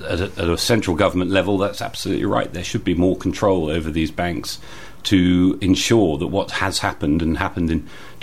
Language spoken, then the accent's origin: English; Bristol, South West England, United Kingdom; also born or lived in London; born and bred in Bristol, went to school in Clifton, and lived in North Somerset as a growing as part of, you know, with my parents. Went to London, did 10 years in London in my 20s, and then came back to Bristol.